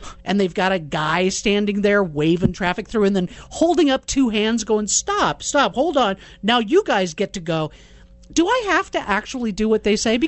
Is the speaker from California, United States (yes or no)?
yes; Los Angeles, California, United States; For me, it's a combination of growing up in the Los Angeles area and having a father who was a fireman.